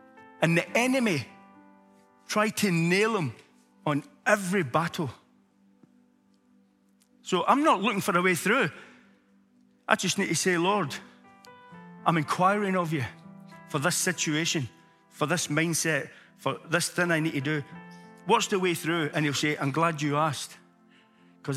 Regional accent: Glasgow, Scotland, United Kingdom; I'm a Glaswegian, I'm hard.

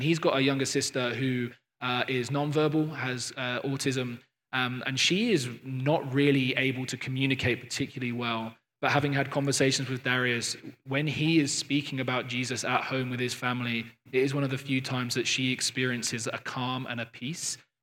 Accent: United Kingdom; now in London, United Kingdom; Phoebe and I are not from London originally. We grew up outside of London and moved

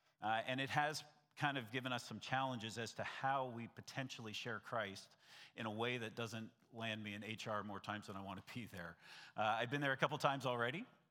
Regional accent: Canada; now in United States; Now, technically, I grew up in Canada. However, 6 months ago, I actually pledged my allegiance to a new flag and became American. So now I guess I'm both.

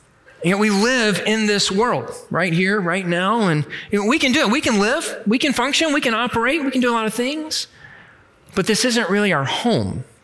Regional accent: Georgia, United States; We're from Georgia. We don't do 22 degrees of anything, anywhere.

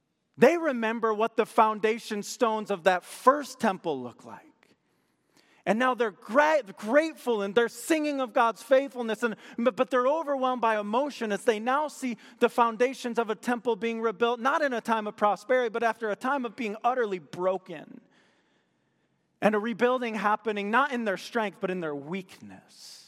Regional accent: Michigan, United States; I'm a Michigan State Spartan fan. Don't hold that against me. I grew up in Michigan.

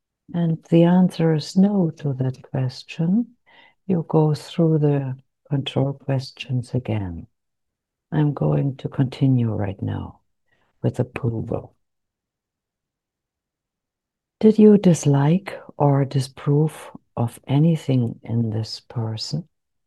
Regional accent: Germany; English is a second language; I'm from Germany

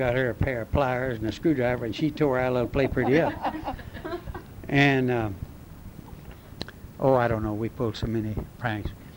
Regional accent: Diboll, Texas, United States; born there; also born or lived in Gary / Geneva; I was born in Diboll in 1907.

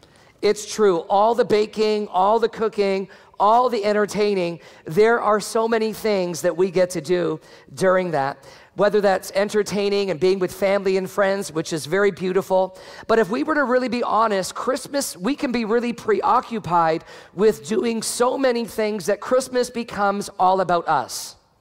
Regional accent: Canada; I am fully Canadian.

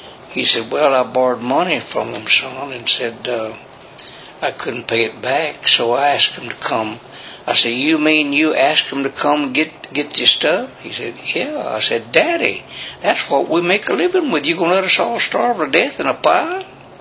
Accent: Texas, United States; I was born in Chilbert County, about 20 miles east of Center, on what we call the Huxley Bay now. I raised corn and cotton on that before the lake was there. And I was born in 1925.

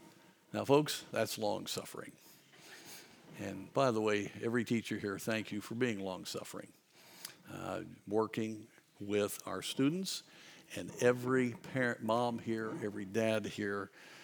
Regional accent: Colorado, United States; Growing up in Southwest Colorado, my best friend was a rancher's son who made some money breaking horses.

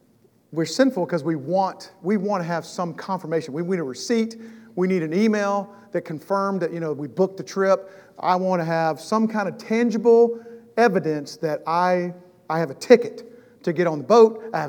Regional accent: the South, United States; You know, I'm from the South. We're real nice down here.

